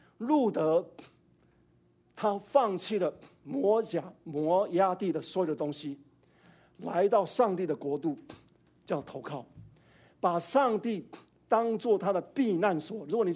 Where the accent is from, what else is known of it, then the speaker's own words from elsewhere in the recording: Donggang, Pingtung County, Taiwan; 我小时候出生的时候，家乡遇到出生第八天啊，第五天，我们家乡那个堤网溃决了啊，我们在台湾南部乡下，叫东港西，溃决。